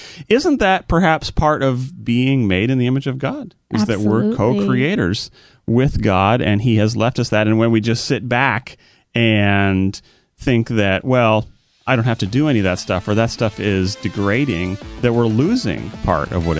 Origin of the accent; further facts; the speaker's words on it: Canada; now in United States; So I'm from Canada. You come down.